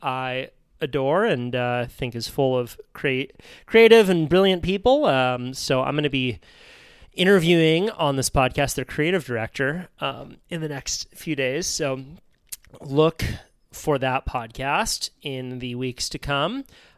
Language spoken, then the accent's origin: English; Santa Cruz, California, United States; he lives in Santa Cruz, which is my hometown, and also surfs.